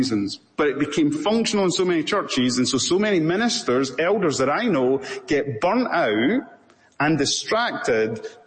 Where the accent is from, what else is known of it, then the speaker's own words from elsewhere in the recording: Scotland, United Kingdom; I'm saying this as a Scottish Presbyterian.